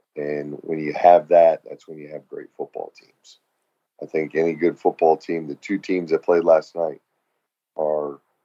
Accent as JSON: {"language": "English", "town": "Fort Lauderdale", "region": "Florida", "country": "United States", "said": "I'm from Fort Lauderdale, and everybody in Georgia goes on vacations at PCB."}